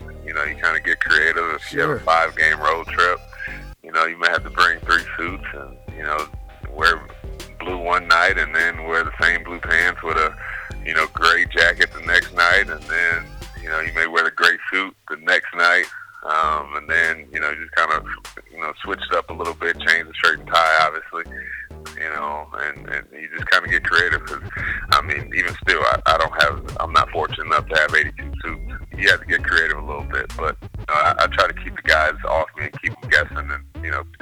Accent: Oakland, California, United States; growing up in Oakland, like I said, that those two guys are huge pillars in the community.

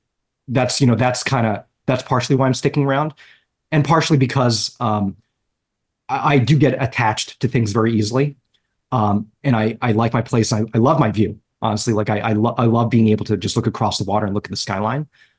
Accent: New Jersey, United States; now in New York, United States; I went to school at NYU. I grew up in Jersey. I've just been in this area my entire life.

